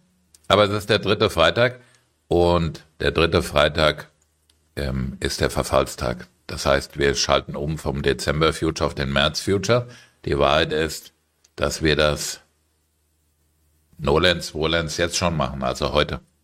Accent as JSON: {"language": "German", "country": "Germany", "said": "und wir als Deutsche, die meisten von uns können sich Gott sei Dank nicht erinnern, weil so alt sind wir nicht"}